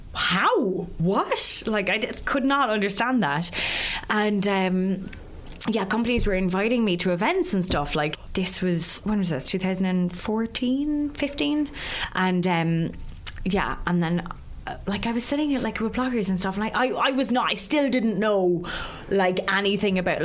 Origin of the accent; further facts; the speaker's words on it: Cork, Munster, Ireland; I'm from Cork and I was raised in Cork